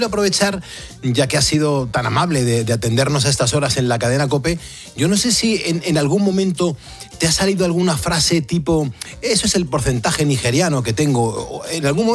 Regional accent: Spain; un buen crisol, es verdad, bueno, para eso somos españoles y somos muy grandes.

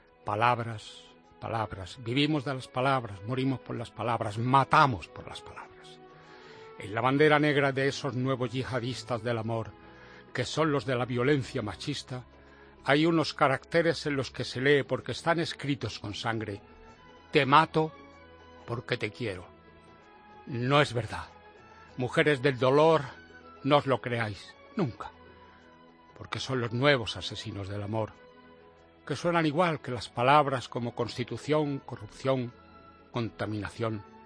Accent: Granada, Andalusia, Spain; Yo le pedí una granada, que para eso soy de Granada, para mi colección.

